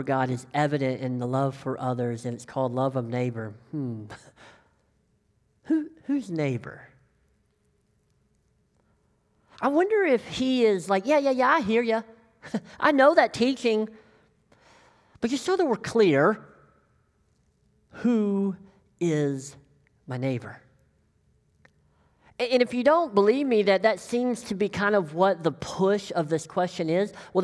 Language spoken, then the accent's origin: English; Deep South, United States; I grew up in the Deep South, and we tell stories, and they're very good at telling a lesson.